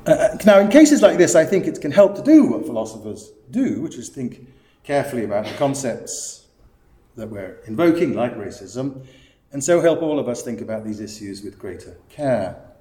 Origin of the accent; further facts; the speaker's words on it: Ghana; I saw that as a child growing up in Ghana.